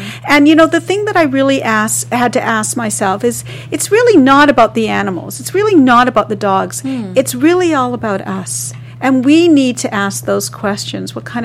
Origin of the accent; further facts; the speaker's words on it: Canada; I felt, as a Canadian, that we were far more progressive.